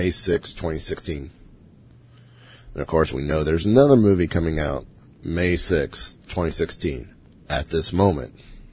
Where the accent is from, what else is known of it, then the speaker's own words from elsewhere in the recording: Midwest, United States; also born or lived in Kentucky / Arkansas / Oklahoma; I grew up in the Midwest, Kentucky, Arkansas, Oklahoma, grandparents in Michigan and Ohio.